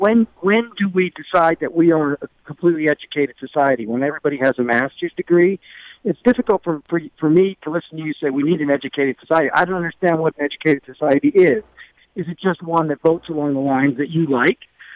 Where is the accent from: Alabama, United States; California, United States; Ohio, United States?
California, United States; I'm a conservative from California.